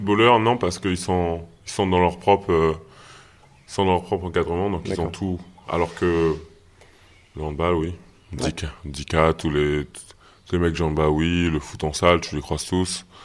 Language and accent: French; Paris, Île-de-France, France; je suis parisien, donc pour moi, c'était compliqué